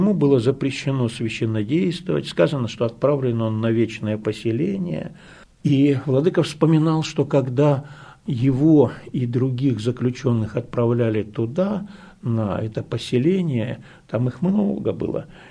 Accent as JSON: {"language": "Russian", "region": "Akmola Region", "country": "Kazakhstan", "tie": "born there", "said": "Это север Казахстана, вот это родина моя, я там родился в Кокчетавской области."}